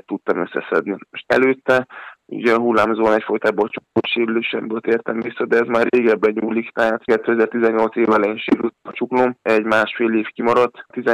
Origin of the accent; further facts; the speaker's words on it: Pécs, Baranya, Hungary; born there; Pécsen születtem, és a szüleimhez leszoktam járni gyakran